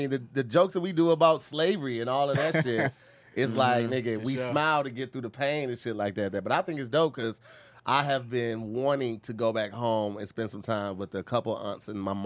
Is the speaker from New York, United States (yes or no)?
no; St. Louis, Missouri, United States; Like I'm from St. Louis, so